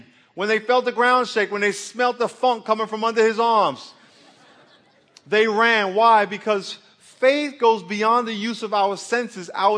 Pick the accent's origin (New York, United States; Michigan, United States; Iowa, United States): New York, United States; now in Rancho Penasquitos, United States; They were Filipino kids. And I came from New York. I never met a Filipino in my life